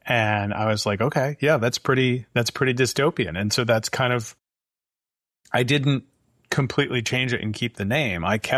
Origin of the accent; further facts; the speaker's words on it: Cooperstown, New York, United States; Cooperstown, basically.